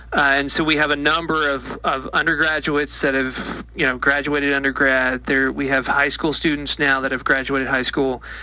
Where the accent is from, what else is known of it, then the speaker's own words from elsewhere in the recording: Appalachia, United States; I am from Appalachia, from a very rural area, isolated area. Grew up 100 miles away from the nearest university